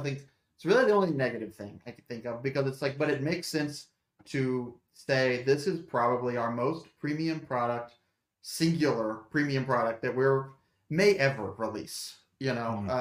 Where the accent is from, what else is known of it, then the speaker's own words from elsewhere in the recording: Mississippi, United States; also born or lived in Alabama / Nashville; now in Charlotte, United States; Yeah, so I'm like from Alabama, grew up in Mississippi, lived in Nashville forever, moved to Charlotte 3 years ago or so.